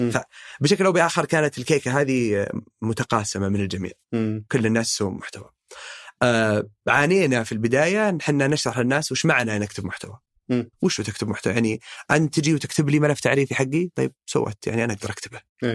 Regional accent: Saudi Arabia; نحن شباب سعوديين

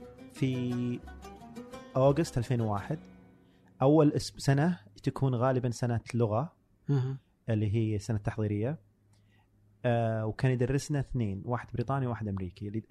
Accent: Buraydah, Al-Qassim, Saudi Arabia; لأنه أنا مثلاً جاي من بريدة ما عمري طلعت إلا الرياض

